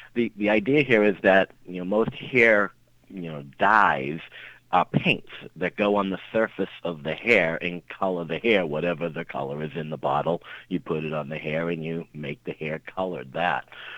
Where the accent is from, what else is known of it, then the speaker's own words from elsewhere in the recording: Boston, Massachusetts, United States; accent: Boston; and you can hear my Boston accent here